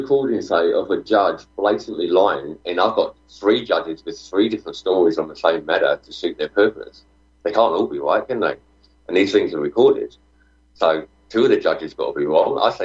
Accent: London, United Kingdom; I'm actually from the UK. I'm from London.

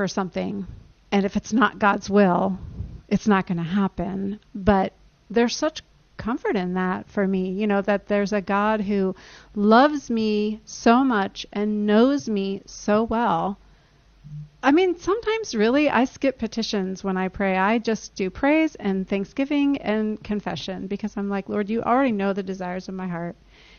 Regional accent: Oxford, Ohio, United States; I grew up in Oxford, Ohio.

